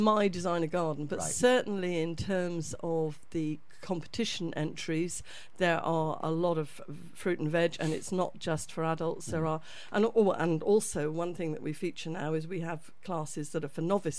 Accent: Taunton, South West England, United Kingdom; I grew up in Taunton

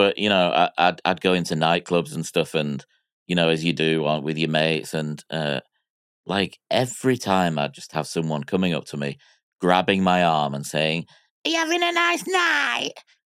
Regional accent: Miami, Florida, United States; born there; I was born in Miami in 1982.

